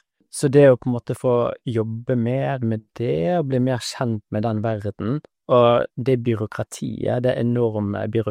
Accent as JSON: {"language": "Norwegian", "town": "Bergen", "region": "Vestland", "country": "Norway", "said": "jeg er bergenser, men jeg kom fra Oslo da, universitetet i Oslo."}